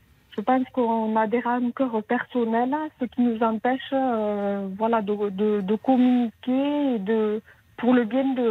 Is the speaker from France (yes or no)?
yes; Toulouse, Occitanie, France; puisque je suis de Toulouse